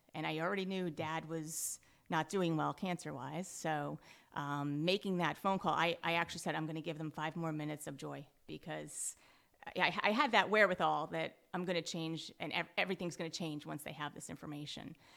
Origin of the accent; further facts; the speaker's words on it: Rocky Point, New York, United States; also born or lived in Pennsylvania; I grew up on Long Island. Can I say which area or does it not matter?